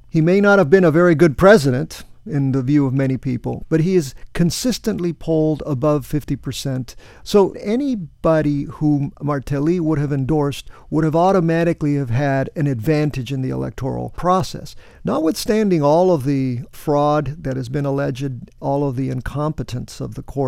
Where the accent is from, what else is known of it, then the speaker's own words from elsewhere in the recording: Bolivia; I'm originally from Bolivia, as you know.